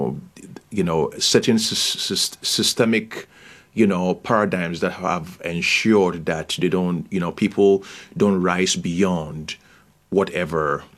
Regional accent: Ghana; English is a second language; here I am from Ghana, from a traditional community in Ghana

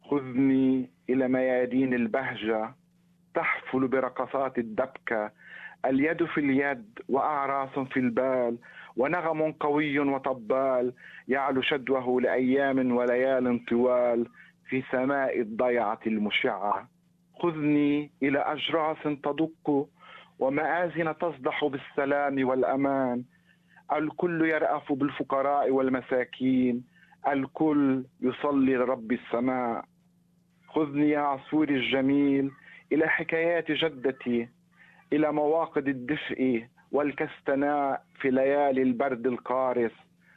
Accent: Lebanon; ولكني سأقرأ شيئا صريح عن طفولتي في لبنان وعن ذكريات الطفولة وعن والدتي.

